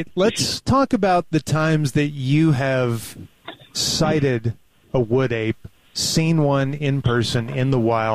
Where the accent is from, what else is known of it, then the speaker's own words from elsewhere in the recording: Amarillo, Texas, United States; born there; because I was born in Amarillo, so we have those West Texas roots.